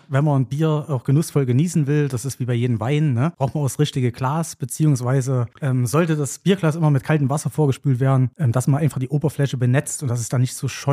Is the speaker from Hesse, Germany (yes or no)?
no; Politz, Thuringia, Germany; da ich aus dem Nachbarort von Bad Köstritz stamme, aus Politz.